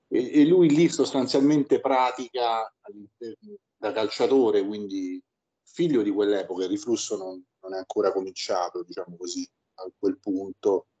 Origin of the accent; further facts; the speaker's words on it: Rome, Lazio, Italy; Io sono dell'Appio Tuscolano, dove ho vissuto i primi 40 anni della mia vita